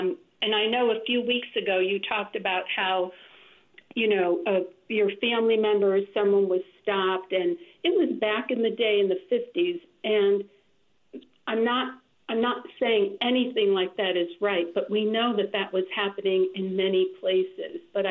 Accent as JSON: {"language": "English", "town": "Bridgeport", "region": "Connecticut", "country": "United States", "tie": "born or raised there", "lives_now": "Trumbull, United States", "said": "I've been living in Trumbull for 45 years. I'm formerly from Bridgeport, the north end of Bridgeport, grew up in a very diverse town."}